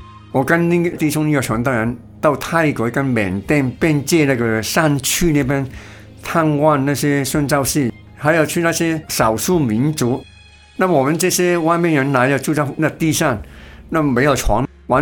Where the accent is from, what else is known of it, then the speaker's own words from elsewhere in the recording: Hong Kong; 我也很难吃，按我们香港人的口味，我们还要吃